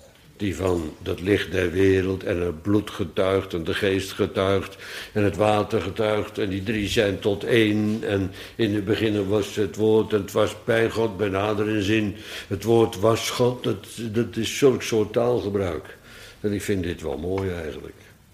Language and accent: Dutch; Bodegraven, South Holland, Netherlands; Wat mij altijd gefascineerd heeft in Bodegraven, waar ik opgroeide